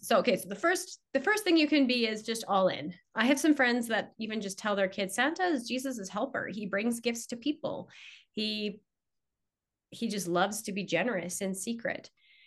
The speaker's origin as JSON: {"language": "English", "country": "Canada", "said": "I'm not American, I'm Canadian."}